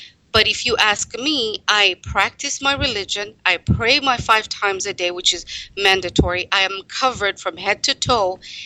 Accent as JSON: {"language": "English", "country": "Canada", "said": "I'm Canadian, and I'm a trained journalist, and I have worked in that field."}